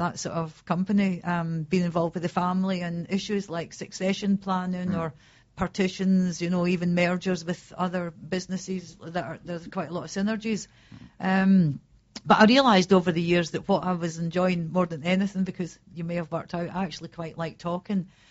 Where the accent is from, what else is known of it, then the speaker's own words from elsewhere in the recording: Scotland, United Kingdom; also born or lived in Stirling; I was born in Stirling in Scotland, and I grew up in a small town called Scythe, and then I went to Glasgow University